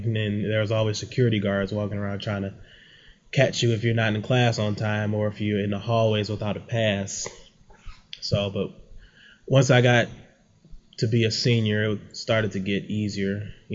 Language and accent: English; Detroit, Michigan, United States; I'm from Detroit, Michigan, on the east side, 8 Mile and Gratiot, approximately, born and raised. My parents were both born and raised in Detroit also.